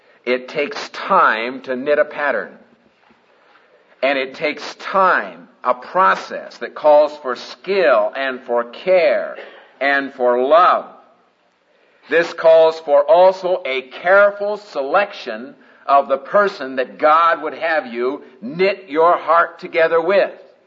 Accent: Des Moines, Iowa, United States; You know, a dear guy, that young guy that came, I grew up with in Des Moines, Iowa, was a friend of my sister Charlotte and me

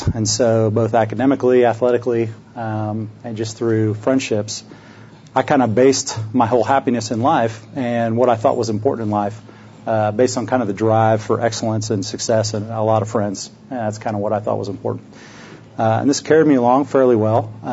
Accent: Des Moines, Iowa, United States; I grew up in Des Moines, Iowa, and the thriving metropolis.

